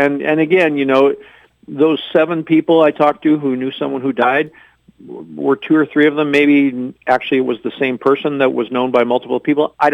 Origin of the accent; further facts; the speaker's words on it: Fergus Falls, Minnesota, United States; I am from Fergus Falls, Minnesota, so yeah. I grew up in Otter Tail County and still have a lot of relatives throughout rural Minnesota and North Dakota.